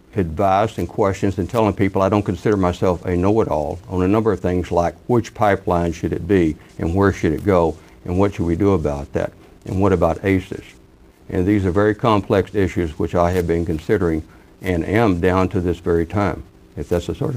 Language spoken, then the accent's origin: English; Texas, United States; I was appointed to be a municipal court judge in my hometown as the youngest judge in Texas.